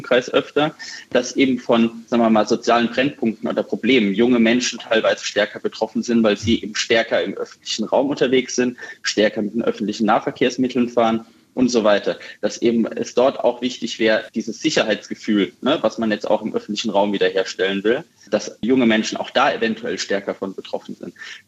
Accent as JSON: {"language": "German", "region": "Rhineland-Palatinate", "country": "Germany", "said": "ich komme aus der Pfalz, wo die Industrie und gerade auch die Chemieindustrie und die Automobilindustrie eine große Rolle spielt"}